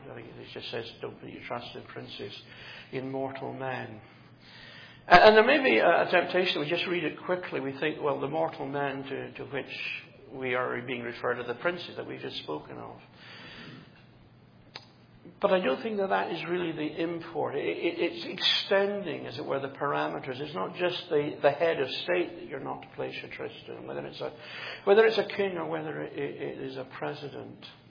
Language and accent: English; United Kingdom; I come from originally from the United Kingdom